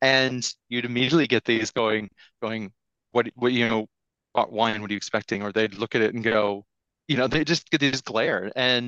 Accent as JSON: {"language": "English", "region": "Midwest", "country": "United States", "tie": "born or raised there", "said": "my family growing up in the Midwest, the Bible Belt, cows, corn, Trump, that kind of place."}